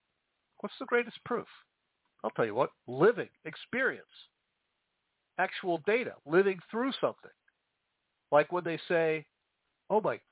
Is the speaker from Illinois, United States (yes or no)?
yes; Chicago, Illinois, United States; I grew up in the Chicago area.